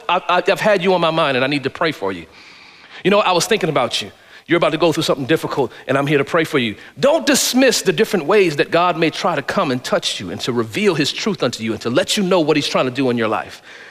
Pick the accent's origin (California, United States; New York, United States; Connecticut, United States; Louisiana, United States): Connecticut, United States; moved away as an adult; this is the first time I'm moving from Connecticut. I'm only like, you know, 25, 26 years old, got a new job.